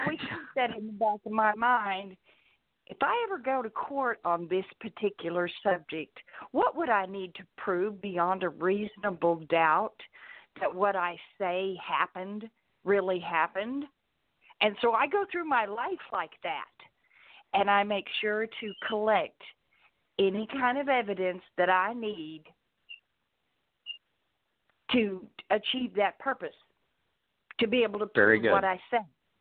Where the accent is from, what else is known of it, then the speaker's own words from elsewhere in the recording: Oklahoma, United States; I live in Oklahoma. I was born in Oklahoma, so I've been here all my life, okay?